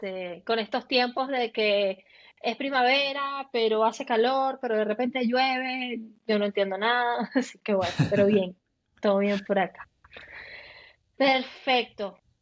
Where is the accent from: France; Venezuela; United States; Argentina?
Venezuela; moved away; En mi caso, como venezolana, como te decía, yo no soy, gracias a Dios, por lo menos no me ha tocado ser refugiada, pero sí me tocó migrar.